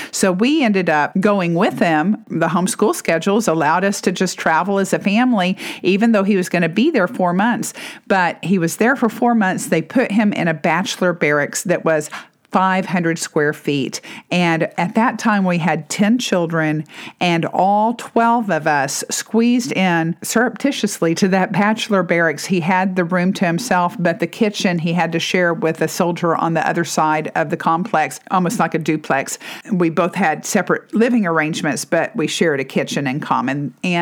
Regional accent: Dallas, Texas, United States; now in Tyler, United States; I grew up in Dallas, and so the State Fair of Texas is in Dallas

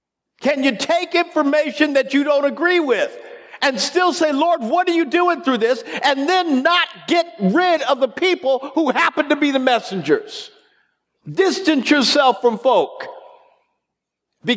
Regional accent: Kansas City, United States; I grew up in Kansas City. My parents brought us out to the suburbs in 1966

